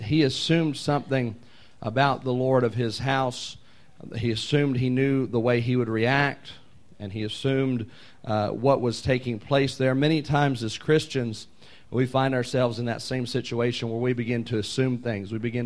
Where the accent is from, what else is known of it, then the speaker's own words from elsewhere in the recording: Jeffersonville, United States; I told him I was from Jeffersonville, and he changed his attitude completely.